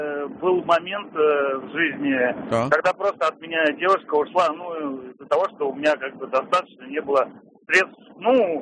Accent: Saint Petersburg, Russia; я из Санкт-Петербурга.

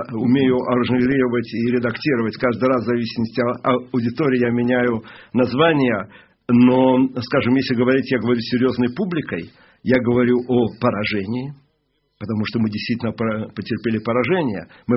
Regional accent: Latvia; Ну, вообще-то, я из Латвии.

